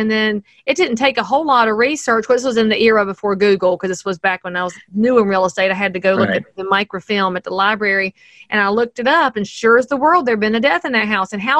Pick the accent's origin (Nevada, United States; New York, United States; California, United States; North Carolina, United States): North Carolina, United States; I mean, I am from North Carolina and I have learned enough about this.